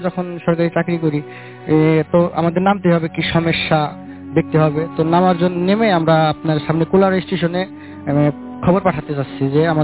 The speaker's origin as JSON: {"language": "Bangla", "town": "Manikganj", "region": "Dhaka Division", "country": "Bangladesh", "tie": "born or raised there", "lives_now": "Uttara, Bangladesh", "said": "আমি এসেছি উত্তরা, উত্তরা থেকে আমার হোম ডিস্ট্রিক্ট মানিকগঞ্জ।"}